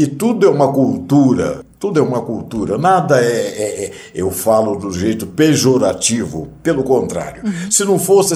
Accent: Nova Friburgo, Rio de Janeiro, Brazil; fui crooner de conjunto e na minha terra, em Nova Friburgo, né? Eu fiz muito baile, muita coisa.

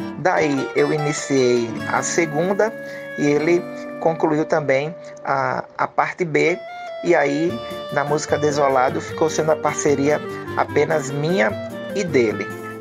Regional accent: Natal, Rio Grande do Norte, Brazil; Nós somos de Natal, Rio Grande do Norte

